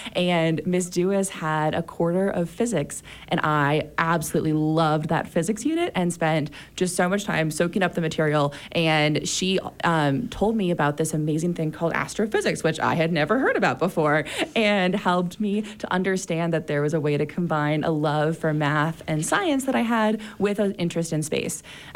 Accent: Park City, Utah, United States; So I grew up in Park City. I have been born and raised, well, not born here, but moved when I was 3 months old. So basically born and raised here

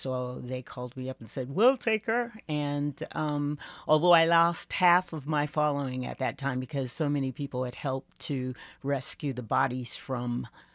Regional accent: Yakima, Washington, United States; also born or lived in Seattle; now in Kansas City, United States; I'm originally from the state of Washington. I was born in Seattle and raised in Yakima, Washington, a small town there in Washington State.

